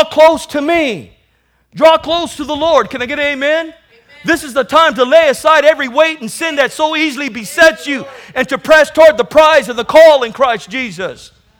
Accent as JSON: {"language": "English", "town": "National City", "region": "California", "country": "United States", "tie": "born or raised there", "said": "I grew up in National City, grew up in the streets. You guys know my testimony, growing up, you know, with the gangbangers and all that."}